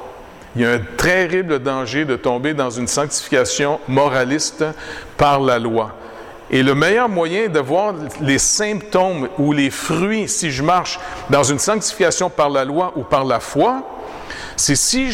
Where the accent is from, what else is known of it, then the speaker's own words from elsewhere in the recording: Montreal, Quebec, Canada; now in France; Parce que pour moi, je venais de Montréal, je suis dans le sud de la France